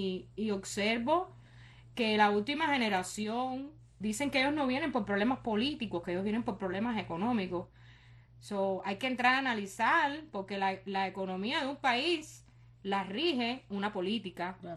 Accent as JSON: {"language": "Spanish", "country": "Cuba", "said": "vienen a denigrarnos a nosotros como cubanos"}